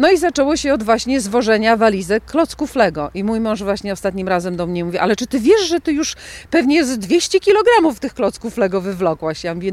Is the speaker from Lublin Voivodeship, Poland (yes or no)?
yes; Karczmiska, Lublin Voivodeship, Poland; now in Pennsylvania, United States; Jestem z Karczmisku, urodziłam się w Karczmiskach. W Kazimierzu Dolnym chodziłam do liceum, a od 1989 roku mieszkam w Pensylwanii w Stanach Zjednoczonych.